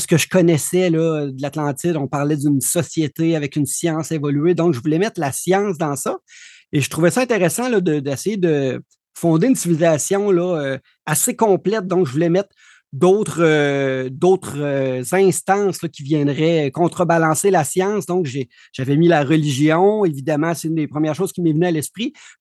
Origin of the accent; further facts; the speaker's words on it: Rimouski, Quebec, Canada; Oui, donc je viens du Québec, d'une petite ville là, qui s'appelle Rimouski.